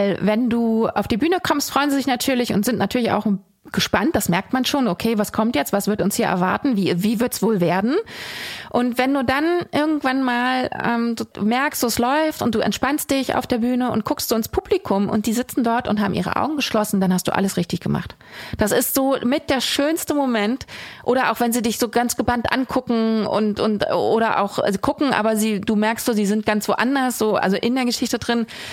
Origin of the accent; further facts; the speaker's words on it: East Germany, Germany; Ich bin ja im Osten groß geworden